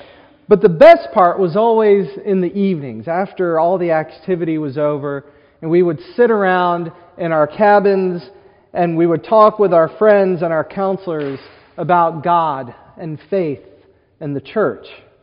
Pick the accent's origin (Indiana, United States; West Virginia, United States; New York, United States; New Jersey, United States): West Virginia, United States; And when we were kids growing up in West Virginia, we used to love going to church camp in the summer.